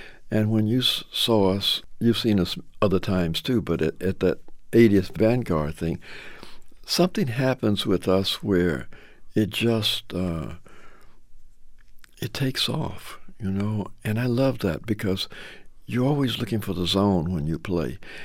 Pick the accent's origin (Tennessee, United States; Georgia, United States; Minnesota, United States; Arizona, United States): Tennessee, United States; Memphis; whom I grew up with in Memphis